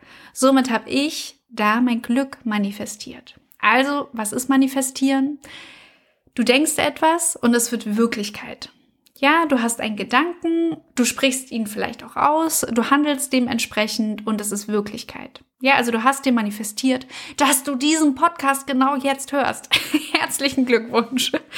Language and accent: German; Frankfurt am Main, Hesse, Germany; now in Berlin, Germany; Ich wohne ja in Berlin, ich komme aber ursprünglich aus Frankfurt am Main.